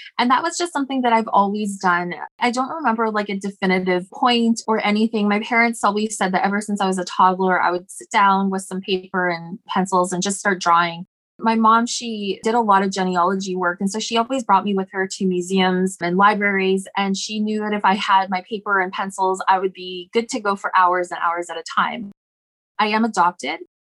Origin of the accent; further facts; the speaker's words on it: Alberta, Canada; I'm not Stalo. I'm Blackfoot. I'm from Alberta, actually.